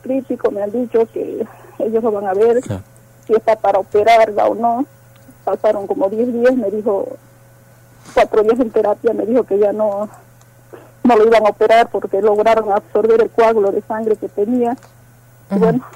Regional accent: Pocito, San Juan, Argentina; Yo vengo de Pocito

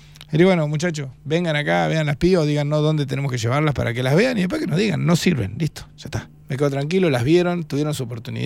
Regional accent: Santa Fe, Argentina; Jugué en Santa Fe hasta los 18, 20 años, incluso estaba estudiando en Río Cuarto y volví a jugar a mi pueblo. En ligas fuertes del sur de Santa Fe

